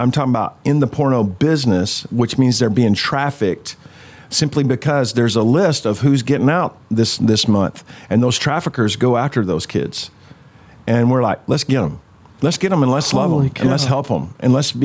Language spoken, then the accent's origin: English; Texas, United States; And we're all from Texas.